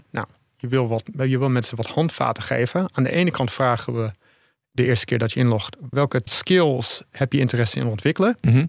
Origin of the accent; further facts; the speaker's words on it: Netherlands; born there; also born or lived in United States; Ik ben geboren in Nederland, maar ik heb heel lang in het buitenland gewoond, in Amerika specifiek. Daar ben ik ook afgestudeerd. Ik ben inmiddels nu 12 jaar terug met mijn vrouw. Dus de accent is wat minder geworden